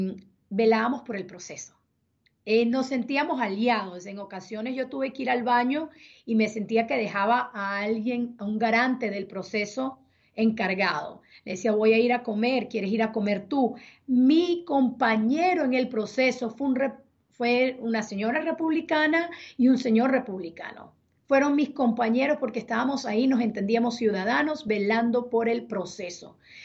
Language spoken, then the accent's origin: Spanish; Venezuela; como venezolana